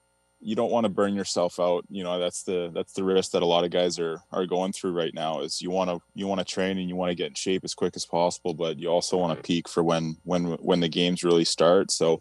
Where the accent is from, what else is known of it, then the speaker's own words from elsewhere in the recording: Kingston, Ontario, Canada; Yeah, I'm from Kingston.